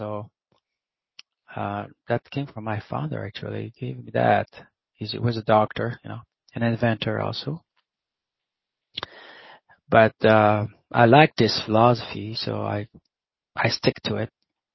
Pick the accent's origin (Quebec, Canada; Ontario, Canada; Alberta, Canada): Quebec, Canada; English is a second language; I was born in Quebec suburb. Until 22, and I was Catholic, you know, I was brought Catholic